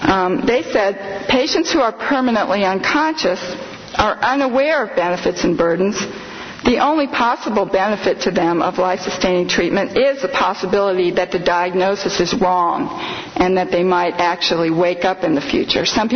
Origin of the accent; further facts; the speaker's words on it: Missouri, United States; The Supreme Court of Missouri from my home state in the Cruzan case said